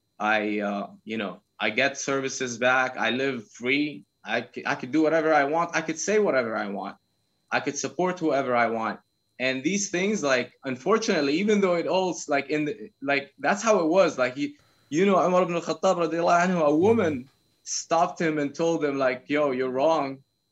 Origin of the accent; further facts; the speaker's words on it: Abu Dhabi, United Arab Emirates; Before I got the American citizenship, bro, I was born and raised in Abu Dhabi, right?